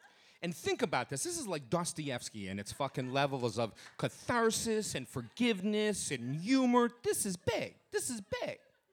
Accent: Syracuse, New York, United States; I grew up in Syracuse, New York. Very Italian area, and I'm not Italian myself

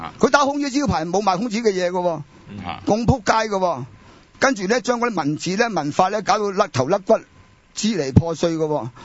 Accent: China; 因为有啲国家咧整咗啲不同嘅游戏咧俾我哋中国人啲外边嘅人玩嘅

